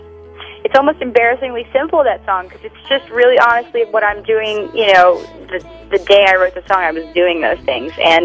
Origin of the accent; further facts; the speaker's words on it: Netherlands; I'm originally from Holland, and things are going really well over there right now